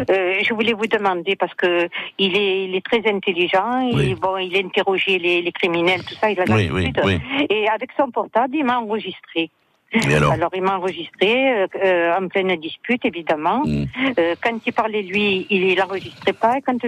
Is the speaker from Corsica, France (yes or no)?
yes; Bastia, Corsica, France; Parce que j'étais de Bastia